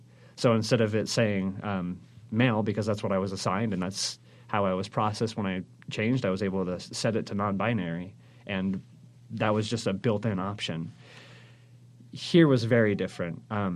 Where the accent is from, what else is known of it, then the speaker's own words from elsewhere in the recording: Washington, United States; I grew up in Washington State in a semi-conservative area, and I remember when someone would come out, it was a big deal.